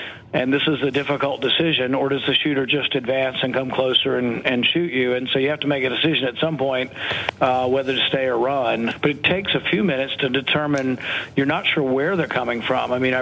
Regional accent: the South, United States; You know, I grew up in the South, and I just thought someone had discharged a shotgun, which isn't that unusual in the South.

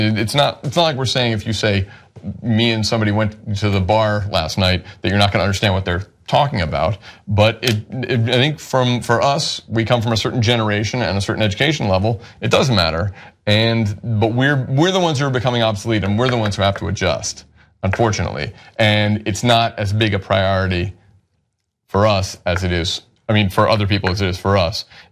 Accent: Philadelphia, Pennsylvania, United States; It's like, I'm from Philadelphia. I never really went and traveled in the middle of the country.

